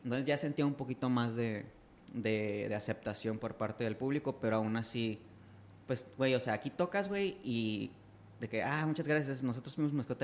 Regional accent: San Luis Potosí, Mexico; De donde soy, güey. O sea, yo la neta a mí me encanta, güey. O sea, yo amo San Luis, güey, te lo juro.

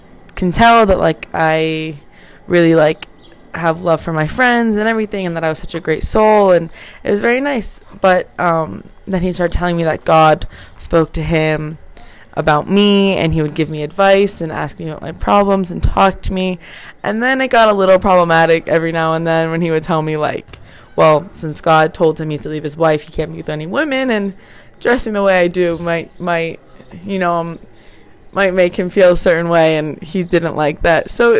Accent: Miami, Florida, United States; from Miami, Florida.

